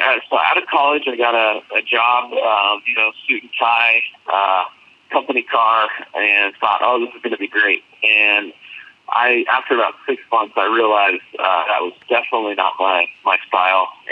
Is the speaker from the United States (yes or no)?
yes; Colorado, United States; because I'm from Colorado and was a home brewer in college, and I went to University of Colorado